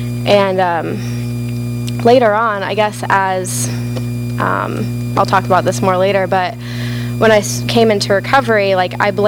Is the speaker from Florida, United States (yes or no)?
no; Omaha, Nebraska, United States; I grew up in Omaha, Nebraska. I'm from the Midwest.